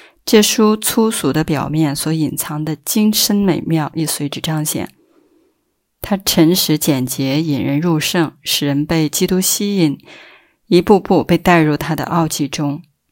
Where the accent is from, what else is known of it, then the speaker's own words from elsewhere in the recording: Hebei, China; 我是河北的